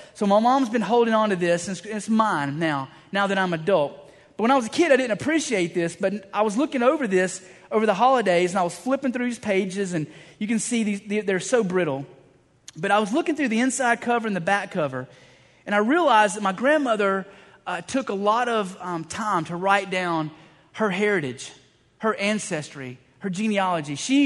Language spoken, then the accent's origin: English; Atlanta, Georgia, United States; now in Savannah, United States; And I said, listen, I'm from Atlanta. It's a pretty big city.